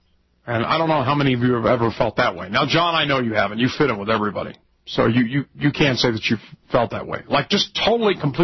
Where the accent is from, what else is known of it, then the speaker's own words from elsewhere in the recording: Colorado Springs, Colorado, United States; also born or lived in Orange County, California; All right, growing up in Colorado Springs. Right? So, most of the people you go to school with are conservative.